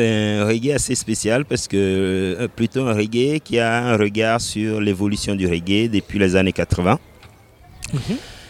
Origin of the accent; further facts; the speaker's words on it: Cotonou, Littoral, Benin; also born or lived in Togo; Je suis du Sud-Sud, je suis natif de Cotonou, mais j'ai des grands-parents qui viennent du Ghana, du Nigeria, donc je suis métissé et je suis né au Togo.